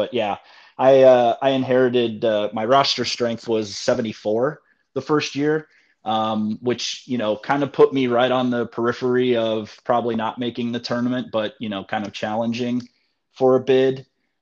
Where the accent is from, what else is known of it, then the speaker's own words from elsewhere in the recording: Ohio, United States; I'm from Ohio. I live there now, so they're about an hour away from me.